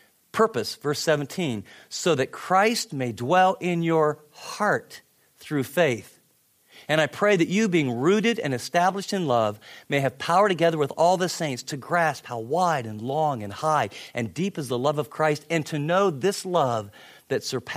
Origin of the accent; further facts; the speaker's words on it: Ohio, United States; also born or lived in West Virginia; But I grew up in the Ohio and then lived for many years in West Virginia.